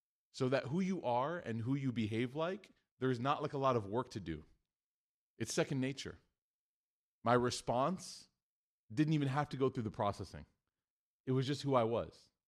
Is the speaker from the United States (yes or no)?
yes; Midwest, United States; Growing up in the Midwest with a lot of Caucasian friends, I say the phrase Jesus Christ more than I'd like to admit.